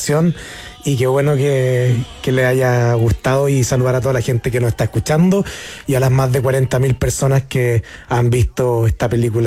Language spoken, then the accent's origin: Spanish; San Carlos, Ñuble, Chile; porque yo soy de San Carlos, digo que es la mejor.